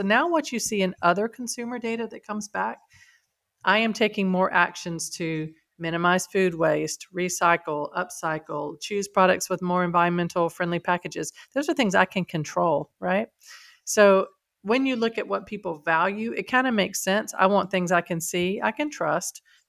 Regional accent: United States; and I live in Europe, but I'm American.

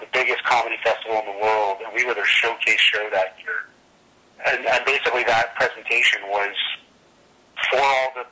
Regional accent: Canada; When we're in the U.S., we don't talk too much about us being Canadian, but when we're at home, it's pretty cool, and we're pretty proud of it.

